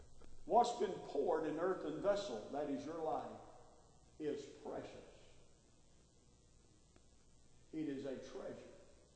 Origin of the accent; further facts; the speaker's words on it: Georgia, United States; I was from Georgia.